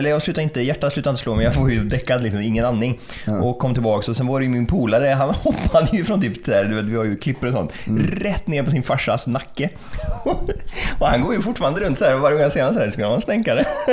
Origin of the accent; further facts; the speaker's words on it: Grebbestad, Västra Götaland County, Sweden; jag är ju uppväxt i Grebbestad liksom. Det är ju i princip Venedig, eller det är ju hamn. Det är ju bara hav överallt.